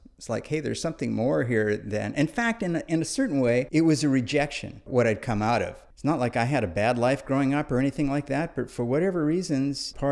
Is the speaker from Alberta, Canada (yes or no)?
no; Toronto, Ontario, Canada; born there; I was born in Toronto, Canada, in 1947.